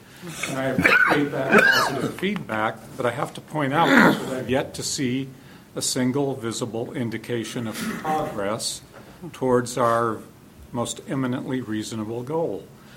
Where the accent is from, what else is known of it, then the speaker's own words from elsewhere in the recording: Olympia, Washington, United States; from Olympia